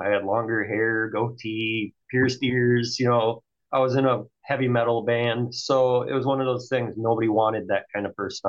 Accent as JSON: {"language": "English", "town": "Milwaukee", "region": "Wisconsin", "country": "United States", "tie": "born or raised there", "said": "prior to moving to Northern Wisconsin, I grew up in the Milwaukee area."}